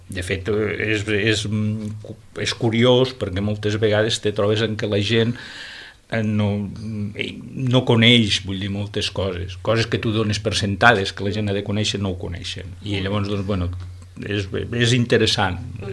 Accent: La Serra d'Almos, Catalonia, Spain; bueno, sí, bueno, he nascut allà, vull dir, tota la vida de la Serra d'Almos

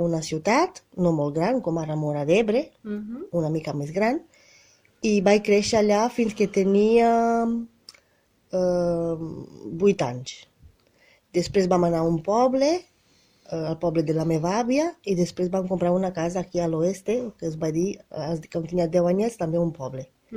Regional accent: Bistrița-Năsăud, Romania; born there; Catalan is a second language; vaig néixer a Romania l'any 1979, o sigui que ara tinc 39 anys. I en una regió que és al nord de Romania, que és al nord del Transilvània, també pertany al Transilvània, que es diu Bistrița-Năsăud, la meva regió on vaig néixer.

